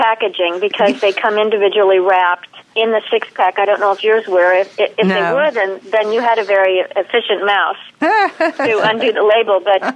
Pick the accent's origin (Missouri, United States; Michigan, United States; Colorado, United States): Missouri, United States; Kansas City; And then I got married in Chicago, and we moved to my hometown of Kansas City.